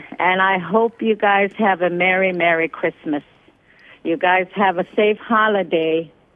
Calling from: Manokotak, Alaska, United States; I'm from Manicotic Heights.

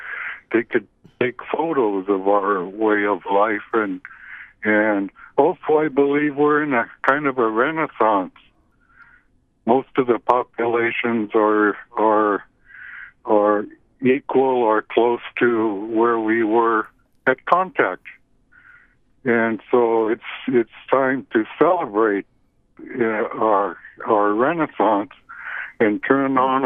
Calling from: Sitka, Alaska, United States; I'm from Sitka, Alaska. I'm very happy to live in a community where we just opened up a brand new library

